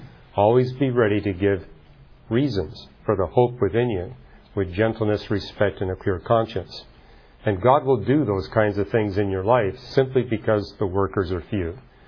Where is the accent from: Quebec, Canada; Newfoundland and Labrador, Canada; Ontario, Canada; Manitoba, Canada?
Quebec, Canada; Montreal; born there; He got super excited when he found I was born in Montreal and that my father had designed the boards for the forum in Montreal